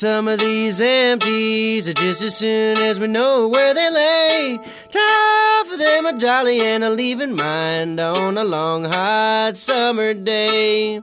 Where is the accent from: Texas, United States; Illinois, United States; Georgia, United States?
Illinois, United States; Peoria; I grew up in Peoria, Illinois.